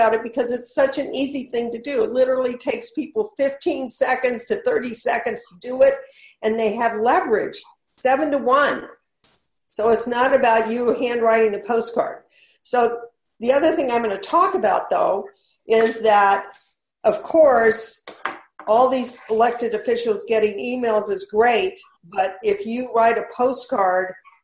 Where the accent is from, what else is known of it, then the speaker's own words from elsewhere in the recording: California, United States; people like I come from California, our senators, Nancy Pelosi, Dianne Feinstein.